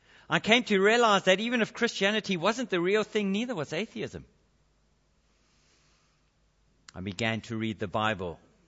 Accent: Alaska, United States; born or raised there

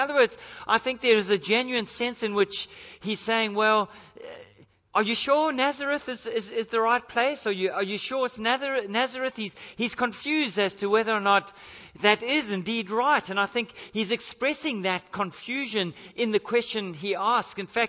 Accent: Queensland, Australia; And I come from Queensland, so I don't know what that says.

